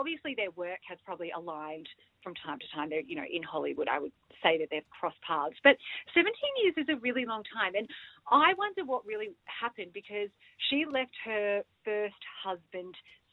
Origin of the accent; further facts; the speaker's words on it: Melbourne, Victoria, Australia; I know I'm originally from Melbourne. I'm just working here.